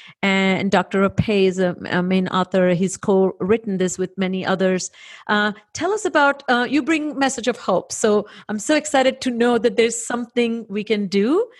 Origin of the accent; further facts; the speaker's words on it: India; growing up in India